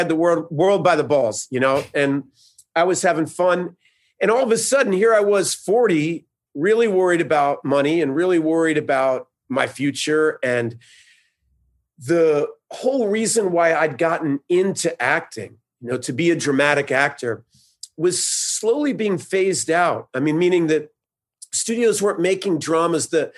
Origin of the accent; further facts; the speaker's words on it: New Jersey, United States; It's rare to see a Yankee fan turn into a Mets fan or a Knicks fan into a Nets, but I grew up in Jersey and often thought about being a Nets fan.